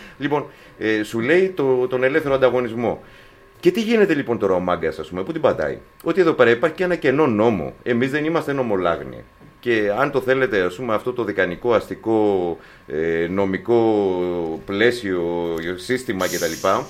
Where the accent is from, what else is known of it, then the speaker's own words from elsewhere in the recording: Athens, Attica, Greece; είμαστε Έλληνες, αλλά πάνω απ' όλα είμαστε Αθηναίοι εδώ στην Αθήνα.